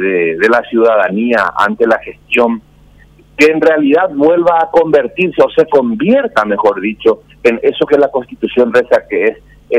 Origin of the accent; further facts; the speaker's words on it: Paraguay; nosotros somos una, los paraguayos en general somos una sociedad machista, conservadora, patriarcal